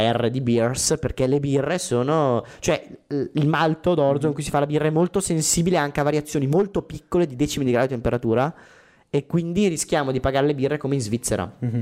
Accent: Caino, Lombardy, Italy; now in Brescia, Italy; Io sono abito a Brescia, però sono originario di Caino, ci tengo molto a dirlo

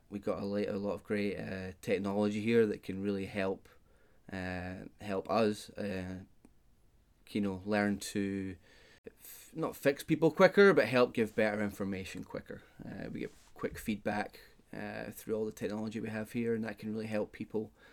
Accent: Oban, Scotland, United Kingdom; I grew up in Oban, Scotland, a small little town on the west coast of Scotland. I went to college in Dornoch

